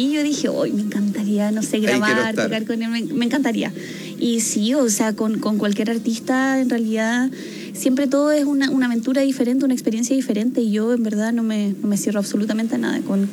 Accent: Valdivia, Los Ríos, Chile; precisamente en este momento estar acá en Chile, en mi país, presentándome en estos Movistar Arena que estamos haciendo junto

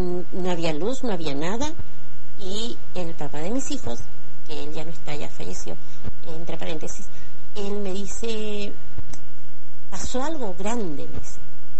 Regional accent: Alerce, Los Lagos, Chile; Yo soy de acá, de Alerce.

